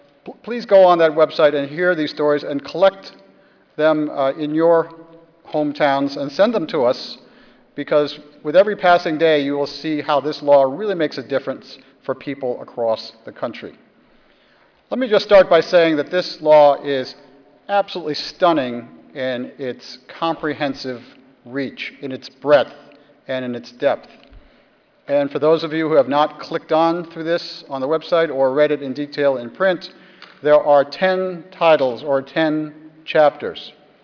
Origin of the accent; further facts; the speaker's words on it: Massachusetts, United States; I'm from Massachusetts, and I'm very proud to see how Massachusetts passed health reform in 2006